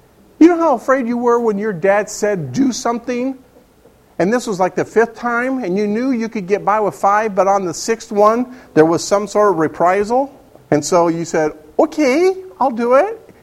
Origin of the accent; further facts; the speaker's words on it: Upland, California, United States; born there; Upland, California, which is my hometown where I was born.